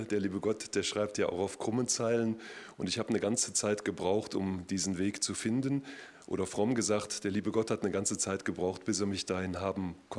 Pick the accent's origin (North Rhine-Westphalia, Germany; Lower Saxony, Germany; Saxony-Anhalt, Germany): North Rhine-Westphalia, Germany; Bad Godesberg; also born or lived in Mönchengladbach; Also ich bin in Mönchengladbach geboren, aber in Bad Godesberg groß geworden, habe noch 3 Geschwister.